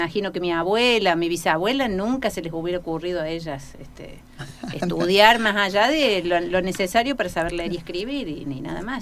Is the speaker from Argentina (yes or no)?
yes; Córdoba, Argentina; yo soy de Córdoba y no tengo familia acá